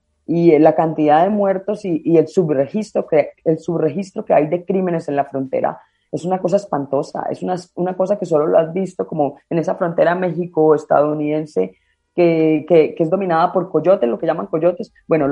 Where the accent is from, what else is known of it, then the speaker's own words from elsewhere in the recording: Cúcuta, Norte de Santander, Colombia; born there; yo parto por decir que yo nací en la frontera. Yo conozco la frontera como nadie porque nací en Cúcuta.